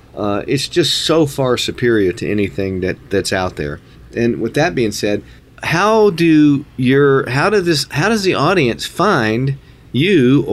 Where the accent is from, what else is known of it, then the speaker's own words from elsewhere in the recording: the South, United States; I always played with more loft because I grew up in the South on Bermuda greens, and suddenly I'm in the North